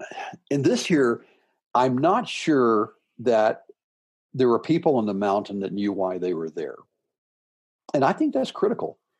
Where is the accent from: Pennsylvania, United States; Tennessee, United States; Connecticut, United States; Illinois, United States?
Tennessee, United States; Memphis; I grew up in Memphis, Tennessee, elevation 300 feet. What's this Memphis boy doing on the summit of Everest?